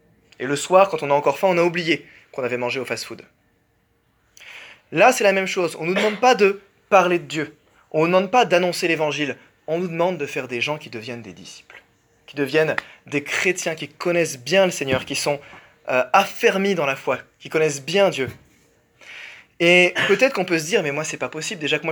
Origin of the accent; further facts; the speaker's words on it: Montreuil, Île-de-France, France; Moi, je viens de la ville de Montreuil.